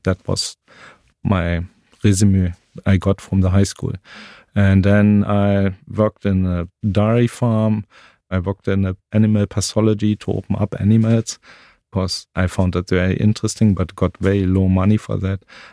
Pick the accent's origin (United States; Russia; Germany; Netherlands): Germany; English is a second language; East Germany went down in such chaos, because it was my home country.